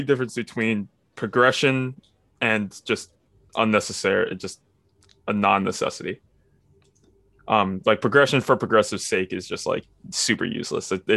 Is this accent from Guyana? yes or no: yes; Guyana; But I'm from Guyana, which is a British colony. So I am. Which in is South why America. Myself and my parents speak English.